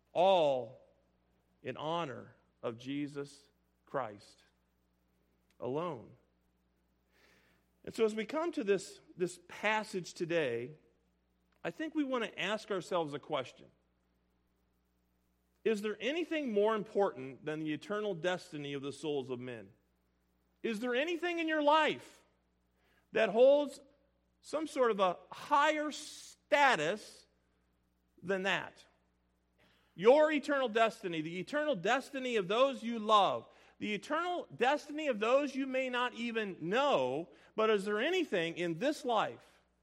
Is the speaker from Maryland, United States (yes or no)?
no; Illinois, United States; But I'm from Illinois. He's a Chicago guy.